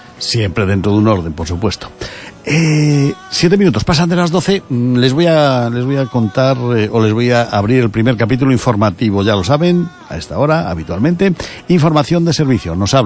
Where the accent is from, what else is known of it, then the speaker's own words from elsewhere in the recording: Ourense, Galicia, Spain; oiga, que somos ourensanos, que somos gallegos, que somos españoles